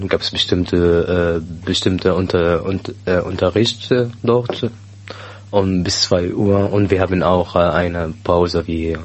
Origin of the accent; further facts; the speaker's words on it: Daraa, Daraa Governorate, Syria; German is a second language; now in Germany; Ich komme aus Dara eigentlich.